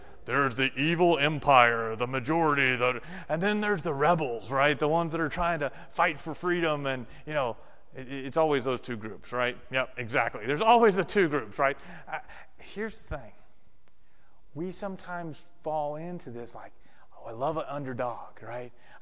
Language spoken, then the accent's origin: English; Texas, United States; I grew up in Texas, and there were people that ate certain things.